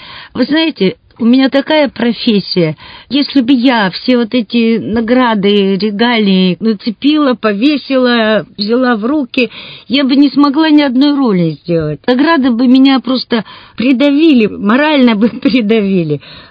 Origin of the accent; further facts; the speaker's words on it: Irkutsk, Irkutsk Oblast, Russia; ведь я иркутянка, и я представляю Иркутск.